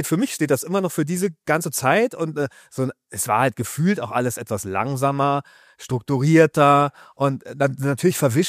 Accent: North Rhine-Westphalia, Germany; wie das in diesen Arbeitervierteln im Ruhrgebiet, ich komme ja auch aus der Nähe, wie das da aussah.

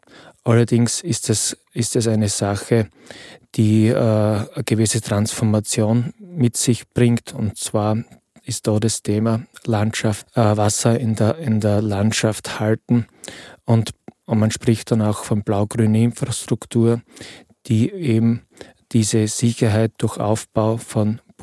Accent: Austria; bei uns in Österreich, aber auch in anderen Ländern

